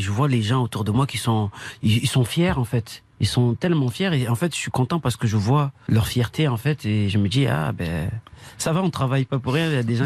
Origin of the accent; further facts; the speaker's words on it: Marseille, Provence-Alpes-Côte d'Azur, France; En tant que Marseillais